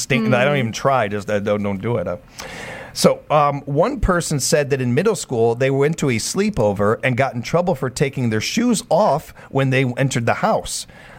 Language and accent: English; Chicago, Illinois, United States; I'm a city boy. I'm coming from Chicago.